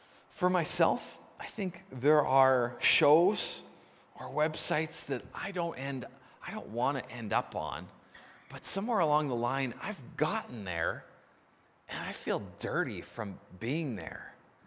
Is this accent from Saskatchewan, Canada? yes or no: no; Nanaimo, British Columbia, Canada; I grew up in Nanaimo